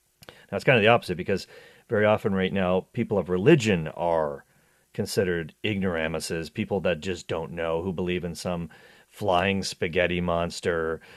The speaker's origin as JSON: {"language": "English", "country": "Canada", "tie": "born or raised there", "said": "growing up in Canada because that's our second language"}